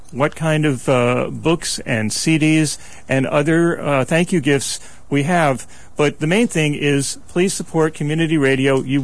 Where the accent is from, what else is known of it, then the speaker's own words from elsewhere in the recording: New York, United States; Well, you know, Elizabeth, growing up in Long Island, which has always been revealed here about me